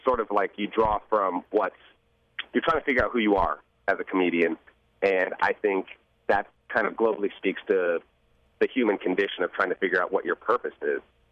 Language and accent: English; Yellow Springs, Ohio, United States; So growing up in Yellow Springs, I think I was sheltered from a lot of the stigmas that go along with being biracial on a day-to-day basis.